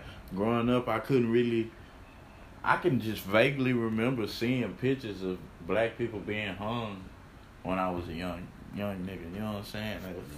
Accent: United States; I'm from America. You know what I'm saying? Like, this is American history.

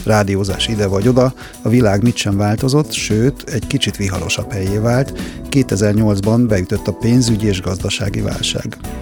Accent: Óbuda, Budapest, Hungary; Óbudán nőttem föl, ahol minden második gyerek zenekart alapított

